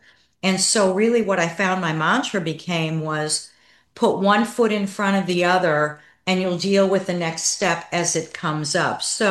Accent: Chicago, Illinois, United States; also born or lived in Dallas; And I was raised in Chicago and was living in Dallas, Texas

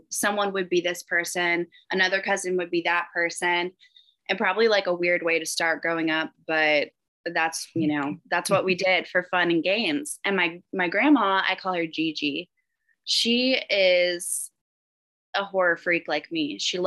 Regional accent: the South, United States; I do still say y'all, and I feel like maybe that's the only way you would know I was from the South.

